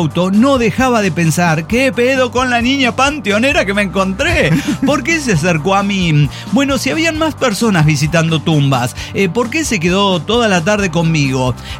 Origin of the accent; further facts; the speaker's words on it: Saltillo, Coahuila, Mexico; also born or lived in Monterrey; Yo nací ahí en Monterrey y luego nos fuimos a Saltillo.